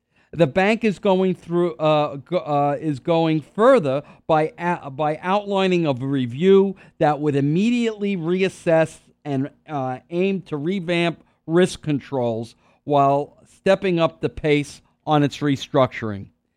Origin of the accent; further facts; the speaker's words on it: Queens, New York, United States; There's nothing wrong with Queens. I'm from Queens.